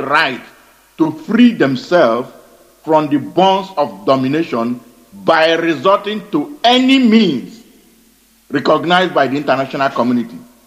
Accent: Oguta, Imo, Nigeria; now in Houston, United States; I come from Arondi Onyemobi in Oguta, local government here in Biafra land. And I live here in Houston, Texas.

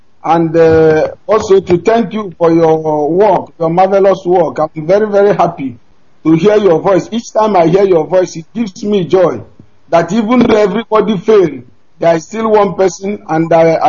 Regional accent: Weli, Enugu State, Nigeria; now in Indonesia; I'm from Enugu State, from Weli in Enugu State.

